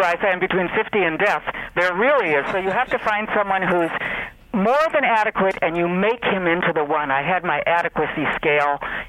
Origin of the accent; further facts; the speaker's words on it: Milwaukee, Wisconsin, United States; I can do this because I grew up in Milwaukee, which is like Minneapolis.